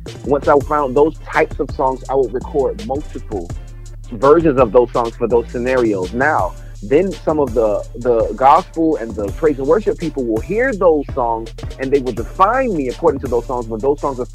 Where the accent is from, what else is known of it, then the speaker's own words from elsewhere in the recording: Savannah, Georgia, United States; also born or lived in Phoenix, Arizona; I flew to my grandmother in Savannah, Georgia. So I grew up in Savannah, Georgia.